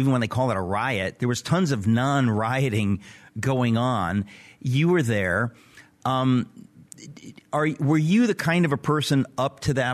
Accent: United States; as an American, I apologize that we're living in a country right now

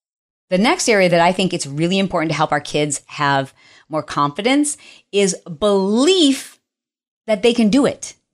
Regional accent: Detroit, Michigan, United States; Now, I am from Detroit, and a hooptie is what we refer to as your first car

